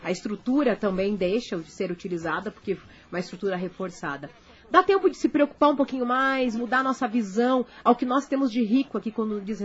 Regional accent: Porto União, Santa Catarina, Brazil; born there; eu nasci em Porto União, Britão, mas fui registrado

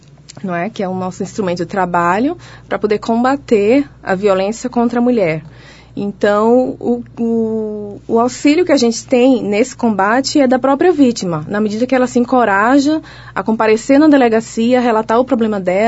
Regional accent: Recife, Pernambuco, Brazil; moved away as an adult; now in União da Vitória, Brazil; Bom, eu sou do Recife, onde eu morei praticamente minha vida inteira. O meu sotaque dá para perceber que eu não sou daqui, né, professor?

